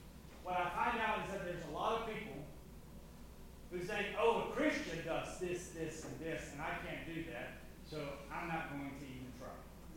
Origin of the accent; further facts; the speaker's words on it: Alabama, United States; I was not raised in North Carolina. I was raised in Alabama.